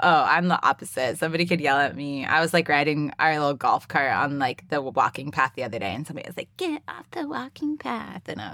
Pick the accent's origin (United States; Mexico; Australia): United States; California; I live in the sunny state of Florida. I'm from California and always thought Floridians were like losers.